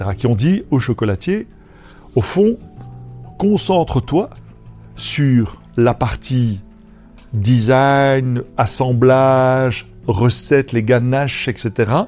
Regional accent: Belgium; Quand tu vois aujourd'hui un sujet qui nous concerne tous, parce qu'on est belge, les microbrasseries.

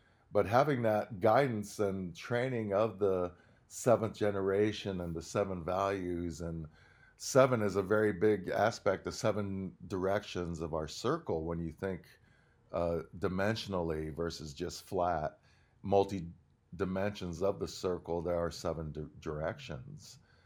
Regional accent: Tempe, Arizona, United States; My mom made sure that my brother and I knew growing up in Tempe, Arizona, just outside of Phoenix, we knew who we are as Lakota.

